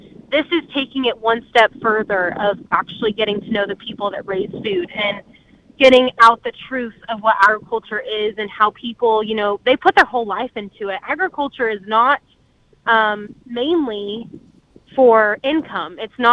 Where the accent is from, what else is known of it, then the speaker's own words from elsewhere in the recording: California, United States; now in Tennessee, United States; I always think about growing up in California, having to move, being here in Tennessee, trying to survive.